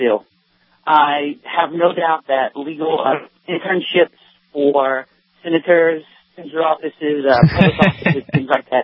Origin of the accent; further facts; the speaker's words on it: Alabama, United States; I'm not some loony pro-slavery, flying my Confederate flag just because I'm from Alabama.